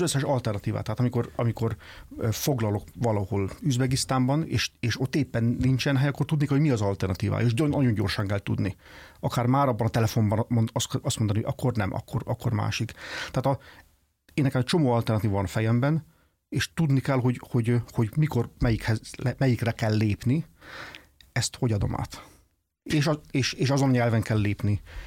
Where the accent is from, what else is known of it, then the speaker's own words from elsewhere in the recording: Hungary; magyar ember vagyok, szeretem Magyarországot